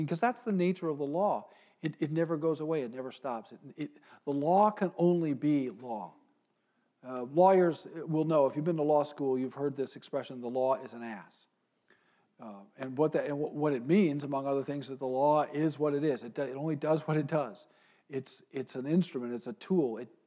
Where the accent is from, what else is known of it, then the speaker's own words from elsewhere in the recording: United States; I'm an American. I don't want the state enforcing the first table, right?